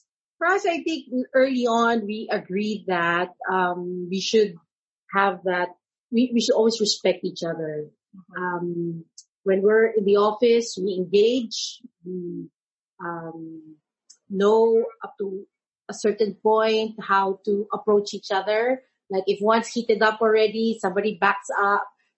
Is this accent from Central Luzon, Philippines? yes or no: no; San Juan, Metro Manila, Philippines; Well, I grew up in Manila. San Juan, it's called. It's a town in the metropolitan, near everything, and quite safe.